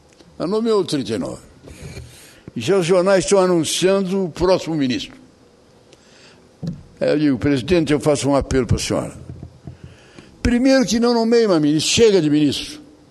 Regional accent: Rio Grande do Sul, Brazil; Por isso somos gaúchos, embora sejamos brasileiros e gaúchos.

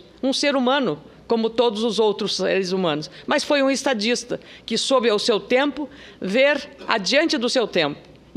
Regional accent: Rio Grande do Sul, Brazil; E como gaúcha, eu agradeço a Vossa Excelência

